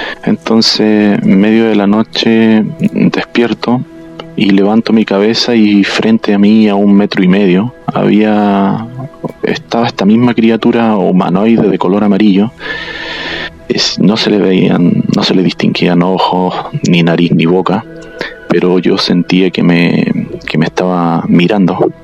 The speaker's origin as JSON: {"language": "Spanish", "country": "Chile", "said": "soy de Chile."}